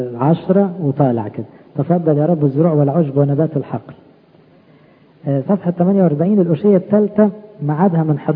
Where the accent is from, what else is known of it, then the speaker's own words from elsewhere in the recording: Egypt; احنا كشعب مصري لينا مواسم في المناخ